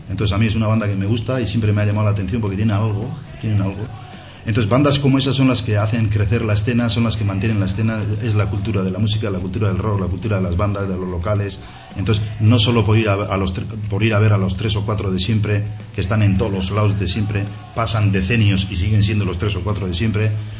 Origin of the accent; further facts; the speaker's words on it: Iraeta, Basque Country, Spain; somos de Iraeta y somos duros de mollera y tenemos claro lo que queremos hacer